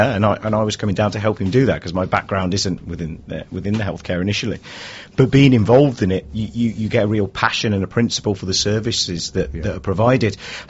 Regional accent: Redditch, West Midlands, United Kingdom; I've done my best to sort of iron it out, but no, I'm originally from Redditch in the West Midlands.

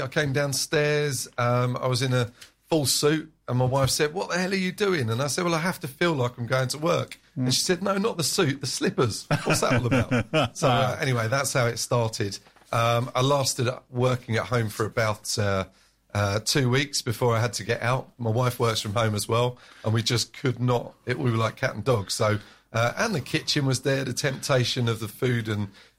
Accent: Tunbridge Wells, South East England, United Kingdom; Tunbridge Wells is my hometown, so we've got a lot of clients in Tunbridge Wells.

